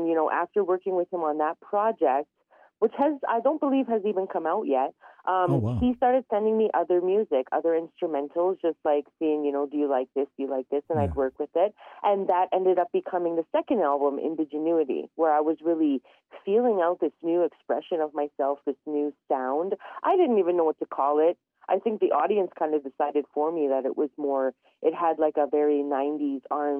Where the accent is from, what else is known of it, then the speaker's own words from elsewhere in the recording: Canada; As I said, I'm originally from Treaty 8 territory. I grew up in a very tiny community known as a hamlet. I have also lived on, as in America you would call them reservations, here we call them reserves.